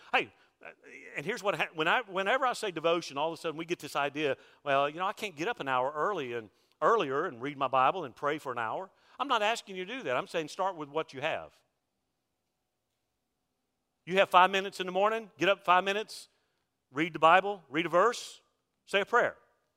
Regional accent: Mobile, Alabama, United States; Listen, I grew up in Hurricane Alley. Living on the Gulf Coast, there in Mobile, I can remember as a kid growing up, I survived several hurricanes.

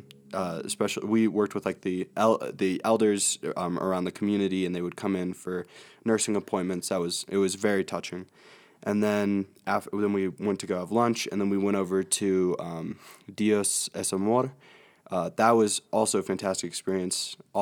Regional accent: South Carolina, United States; As she just said, I'm from South Carolina, and I go to Heathwood, and I'm here on Winterham.

